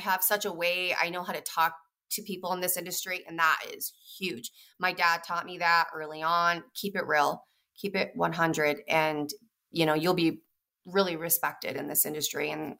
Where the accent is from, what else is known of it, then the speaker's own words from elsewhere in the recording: Arizona, United States; Arizona specifically is my home state.